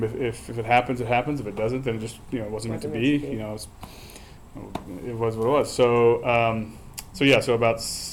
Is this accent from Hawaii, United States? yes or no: no; Oklahoma, United States; also born or lived in Houston; We grew up in Oklahoma, both.